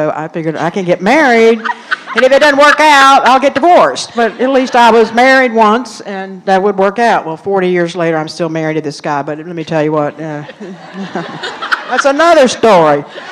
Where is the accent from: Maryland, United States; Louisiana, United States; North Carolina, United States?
North Carolina, United States; born there; I was born in North Carolina, back at a time where women were teachers, nurses, or secretaries.